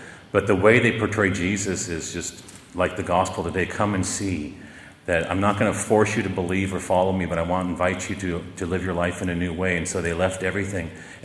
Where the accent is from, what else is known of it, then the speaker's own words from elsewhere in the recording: Richland, Washington, United States; I used to think Seattle was a big city because I'm from Richland, you know, eastern Washington.